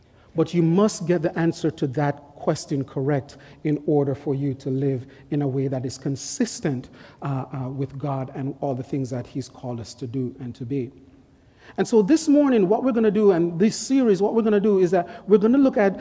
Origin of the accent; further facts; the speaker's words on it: Jamaica; I'm from Jamaica, and there are certain communities in Jamaica that they're close to the sea and they're close to the river.